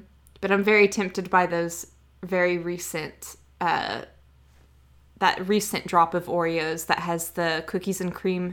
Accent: the South, United States; I'm from the South, so of course I love butter.

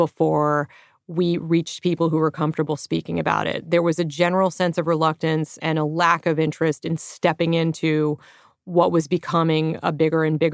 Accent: Washington, District of Columbia, United States; I grew up in Washington, D.C. and went to one of the all-girls schools in that area.

